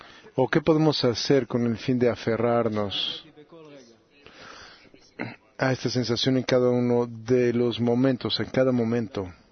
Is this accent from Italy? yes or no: no; Netherlands; also born or lived in Ivory Coast; Soy de Holanda. Sin embargo, nací en la Costa de Marfil.